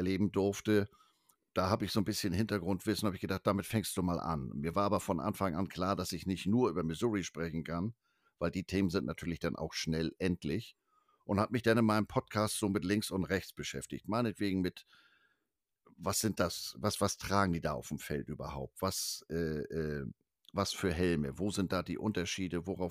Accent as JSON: {"language": "German", "town": "Flensburg", "region": "Schleswig-Holstein", "country": "Germany", "tie": "born there", "moved": "yes", "lives_now": "Hamburg, Germany", "said": "gebürtiger Flensburger, aber seit 88, 89 in Hamburg lebend. Jahrgang 1966"}